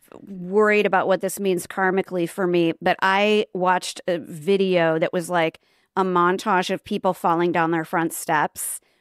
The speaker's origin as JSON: {"language": "English", "region": "Midwest", "country": "United States", "said": "tornadoes are deep with us because we're from the Midwest. We grew up with those. We grew up with floods. We grew up with blizzards."}